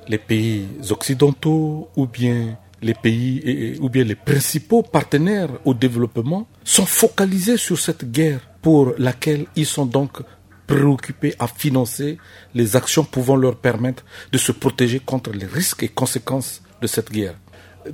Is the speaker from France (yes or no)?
no; Central African Republic; observez chez nous en Centrafrique